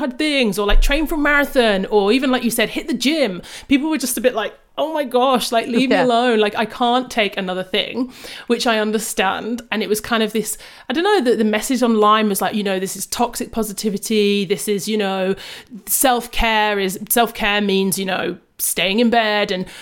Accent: Jamaica; I'm good at sprinting. Like I am Jamaican.

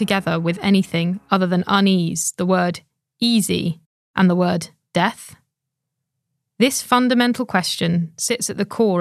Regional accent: Inverness, Scotland, United Kingdom; I was in a bookshop in my hometown, Inverness, in the Highlands of Scotland

